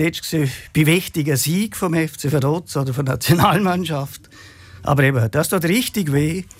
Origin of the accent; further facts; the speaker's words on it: Liechtenstein; Da muss ich sagen, ich bin Liechtensteiner und dafür schäme ich mich.